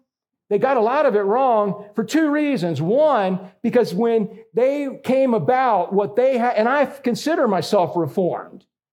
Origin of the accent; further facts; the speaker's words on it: Florida, United States; I am a Florida cracker. Been born and raised in Florida my whole entire life.